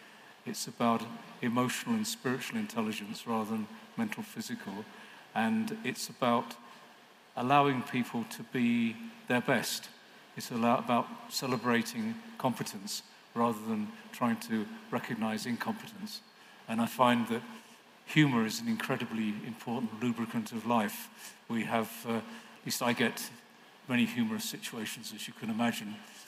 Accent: London, United Kingdom; born there; I was born in London in Guy's Hospital, and then I've lived all over the world.

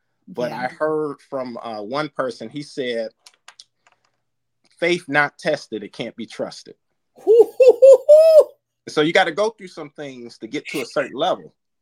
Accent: Detroit, Michigan, United States; I'm from Detroit.

